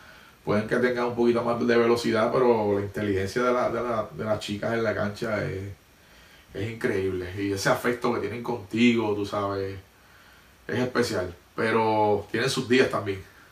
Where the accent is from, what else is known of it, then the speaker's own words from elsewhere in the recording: Puerto Rico; Mi armadora es de Estados Unidos y yo soy de Puerto Rico.